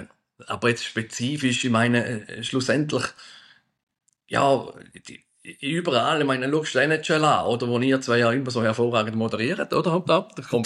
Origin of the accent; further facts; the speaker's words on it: Switzerland; wir sind Schweizer und wir bleiben Schweizer, oder?